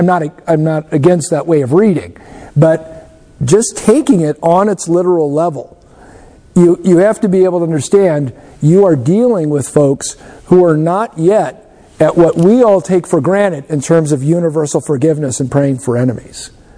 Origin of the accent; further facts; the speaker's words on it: Minnesota, United States; This is not something that we just sort of naturally do because we're nicer people, because we're from Minnesota, because we're compassionate, because we're modern.